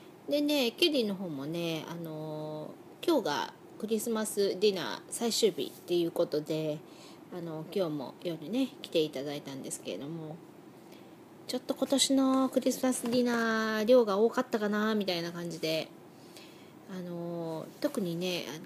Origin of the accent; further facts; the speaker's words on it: Nagoya, Aichi, Japan; now in Tokoname, Japan; で実は私名古屋出身、名古屋育ちなんですけど、名古屋から常滑に出てきたのが、まあ、6、7年前